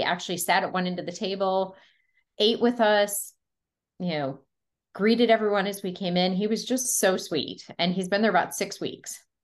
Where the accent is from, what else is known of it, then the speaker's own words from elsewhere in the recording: Ohio, United States; I am not Italian. I'm from Ohio. My accent will stink, so bear with me.